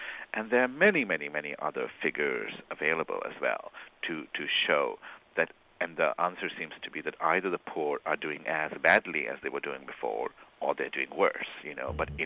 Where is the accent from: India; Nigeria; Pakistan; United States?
India; English is a second language; So personal transformation is a big part of, you know, my journey. Not only did I grow up in India, I grew